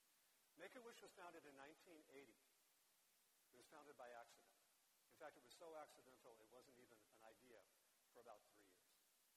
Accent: Scottsdale, Arizona, United States; Well, good afternoon. I'm from Scottsdale. Is that okay? Okay, I mean, it's not Florida.

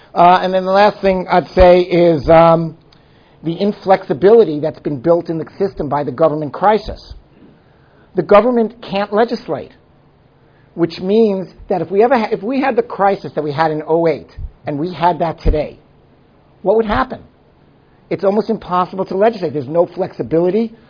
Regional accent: Brooklyn, New York, United States; I grew up in the Linden Projects in East New York, Brooklyn, which was kind of a public. I grew up in public housing in New York.

